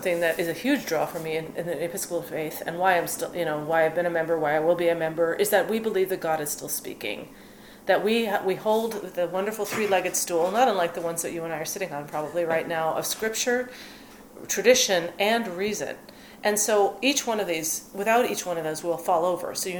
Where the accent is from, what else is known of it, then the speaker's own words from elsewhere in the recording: Minnesota, United States; I'm from the Midwest, I had visions of very ornate Gothic cathedrals with lots of stained glass windows, and I'm from Minnesota originally, where there's a heavy Roman Catholic presence